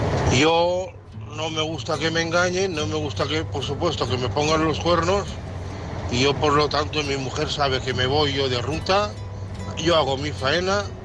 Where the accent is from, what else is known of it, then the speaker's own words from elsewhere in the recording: Santa Pola, Valencian Community, Spain; de Santa Pola, en ruta, camionero.